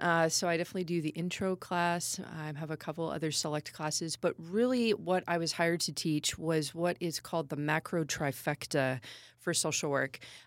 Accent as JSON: {"language": "English", "region": "California", "country": "United States", "tie": "born or raised there", "said": "So I'm from the Southern California area. So I've kind of bounced around, but I grew up there. My undergrad is from there."}